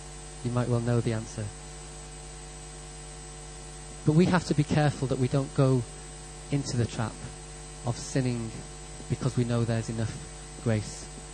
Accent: Wales, United Kingdom; born there; I was born in Wales.

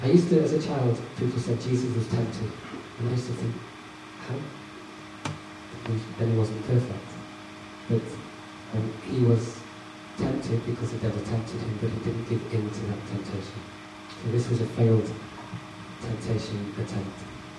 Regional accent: Wales, United Kingdom; born there; I was born in Wales, but I'm English just a few weeks ago.

